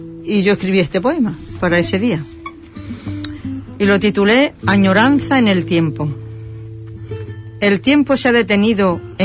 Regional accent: La Nava, Extremadura, Spain; Mi pueblo se llama La Nava, pero no la de aquí de Huelva, ¿eh?

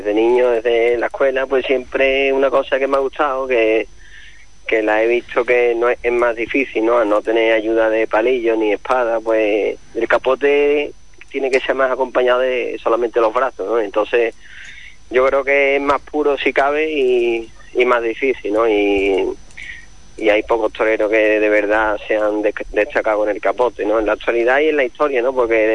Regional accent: Camas, Andalusia, Spain; born there; nací en Cama y mi madre de Cama y mi padre con raíces, bueno, mi padre es de Vejez de la Frontera de Cádiz

